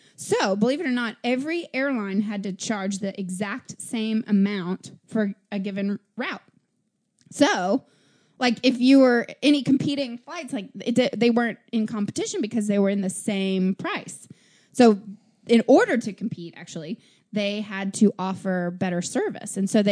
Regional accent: Nashville, Tennessee, United States; I'm from Nashville. I want to go on a luxurious plane ride.

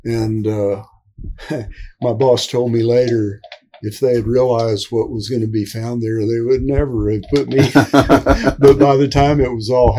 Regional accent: Texas, United States; Well, I was also from South Texas, and I was real interested in the archaeology of that part of the state.

